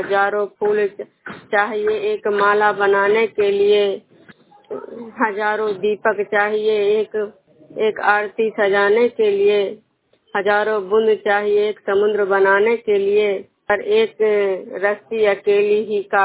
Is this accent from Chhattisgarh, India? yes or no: no; Vishnupur, Bihar, India; मैं विष्णुपुर ग्राम खजरा पंचायत नालंदा जिला नवलसा प्रखंड के निवासी हूँ।